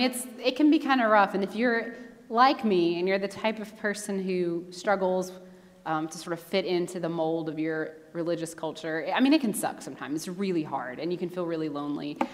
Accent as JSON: {"language": "English", "town": "Dayton", "region": "Tennessee", "country": "United States", "tie": "born or raised there", "said": "coming from East Tennessee, tiny little town, Dayton, Tennessee. Most of the people in my hometown don't really think like me about these things"}